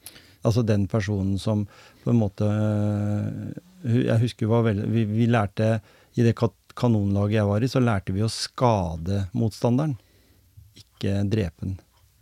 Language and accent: Norwegian; Telemark, Norway; jeg kom jo fra Grenland, ja, ja. Og de syntes jo det var en forferdelig morsom dialekt.